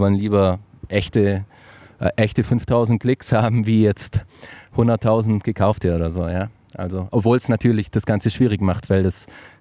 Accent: Baden-Württemberg, Germany; ich komme ja aus der Gegend, in Friedrichshafen ist ja immer die Tuning World jedes Jahr

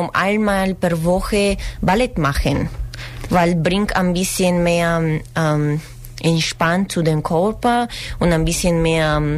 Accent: Bulgaria; first language Bulgarian; German is a second language; Ja, es ist meine Muttersprache. Und zu Hause, ich bin sehr gedankt zu meinen Eltern, dass wir könnten nicht mit meiner Schwester Spanisch reden. Das war total nein, nur Bulgarien.

